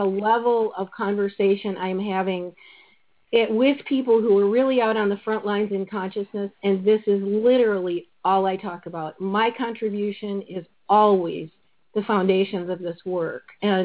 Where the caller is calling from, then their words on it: Florida, United States; also born or lived in Colorado / Michigan; Hey, Michael and everyone … in Florida.